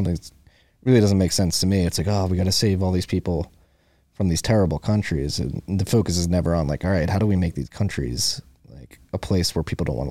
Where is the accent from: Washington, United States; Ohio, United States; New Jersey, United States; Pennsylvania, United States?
Pennsylvania, United States; Philadelphia; we talk about where I grew up in Northeast Philly, which was an Irish Catholic part of the city. My parents grew up there, a very strong community in the Northeast.